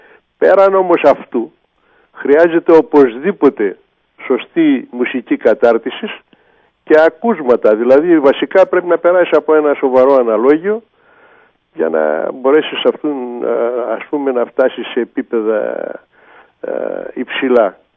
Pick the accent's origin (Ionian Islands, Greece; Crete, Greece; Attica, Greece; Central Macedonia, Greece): Central Macedonia, Greece; Thessaloniki; born there; επειδή εγώ γεννήθηκα στη Θεσσαλονίκη. Οι γονείς μου βέβαια, ο πατέρας μου ήταν ηπειρώτης ας πούμε.